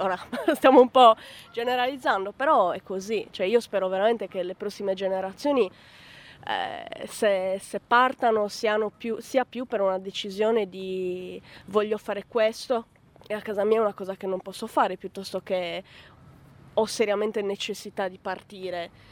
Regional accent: Sardinia, Italy; moved away; Nel senso che anche se noi veniamo dall'Italia, forse veniamo da una condizione un pochino più fortunata, però siamo tutti immigrati

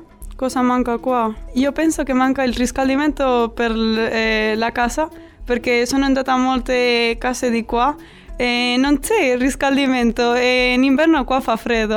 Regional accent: Spain; Italian is a second language; now in Cagliari, Italy; Per me è quasi lo stesso che dalla Spagna, allora un 9 perché spendolo in soldi lo stesso che nel mio paese.

